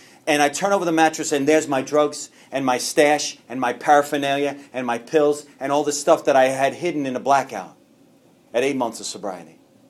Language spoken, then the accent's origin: English; New York, United States; I'm Italian from New York.